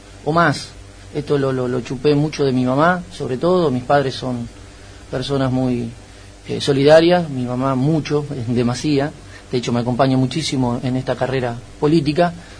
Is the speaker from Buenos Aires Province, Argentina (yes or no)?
yes; Ibarra, Buenos Aires Province, Argentina; born there; also born or lived in La Plata; nací en Ibarra en el año 80, me fui a La Plata y he regresado con pandemia.